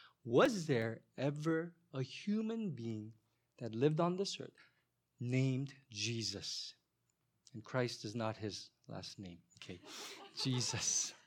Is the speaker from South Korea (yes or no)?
yes; South Korea; now in United States; But growing up in Korea, I remember watching the cartoons Mighty Mouse. When I came to the States, I was introduced to Super Friends.